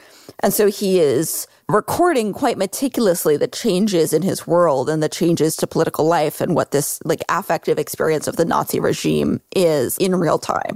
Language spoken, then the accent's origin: English; United States; This is me being the American.